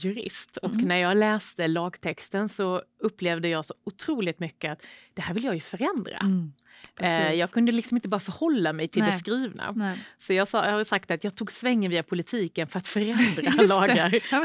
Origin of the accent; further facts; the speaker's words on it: Sweden; accent: rolled R (skorrande R); now in Stockholm, Sweden; Ska vi börja där egentligen med vår dialekt, med de skorrande R-en?